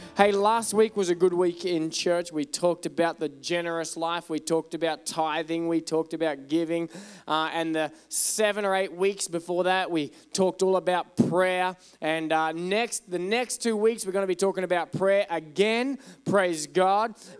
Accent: Australia; Look at me. I'm Australian. What do you think?

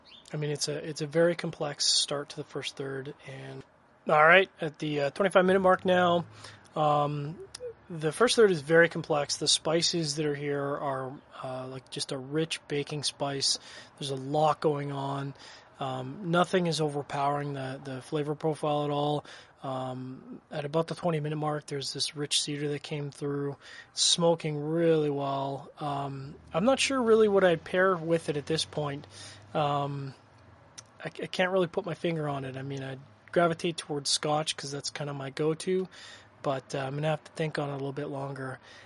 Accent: Canada; obviously being a Canadian, it's kind of near and dear to my heart.

